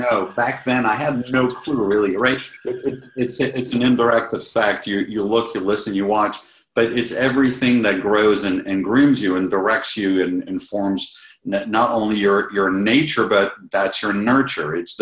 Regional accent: Côte d’Ivoire; I grew up in West Africa, in the Ivory Coast. And life there was extremely privileged.

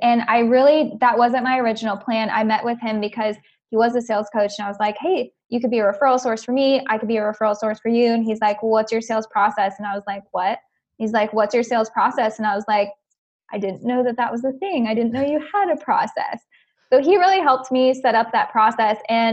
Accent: Orlando, Florida, United States; And I was like, I'm from Orlando.

